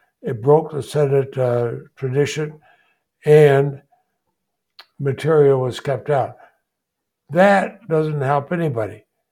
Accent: Vermont, United States; born there; I was born in Vermont, Marcel was born in Vermont, we have family, friends there

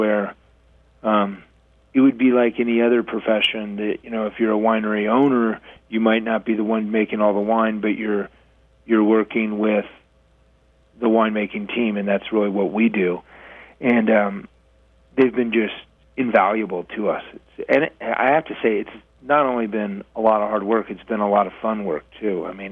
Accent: Colorado, United States; It's pretty cold out, but not like, you know, I'm from Colorado. I think I'm okay.

